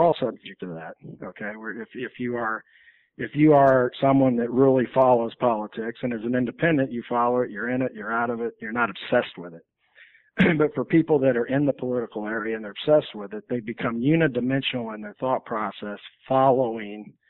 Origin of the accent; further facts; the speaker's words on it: Illinois, United States; moved away as an adult; now in California, United States; Just like I'm from Illinois and I came out to California after college.